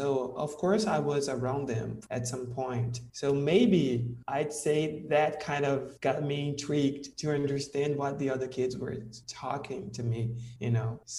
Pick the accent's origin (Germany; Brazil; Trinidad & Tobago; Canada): Brazil; Feira de Santana, Bahia; English is a second language; I'm 30 years old. I live in Brazil. I'm from Bahia, a small city called Feira de Santana.